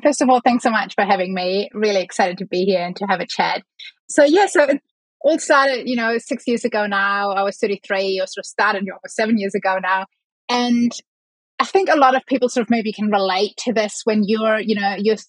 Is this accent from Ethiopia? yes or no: no; Germany; now in New Zealand; So I grew up in Germany and I moved to New Zealand 17 years ago now.